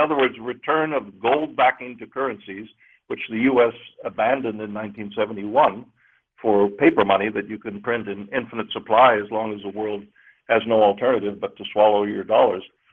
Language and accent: English; United States; extremely valuable for me as an American looking at the world